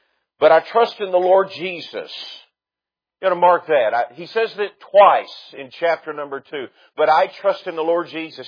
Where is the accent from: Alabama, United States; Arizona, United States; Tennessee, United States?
Alabama, United States; the church that I grew up in North Alabama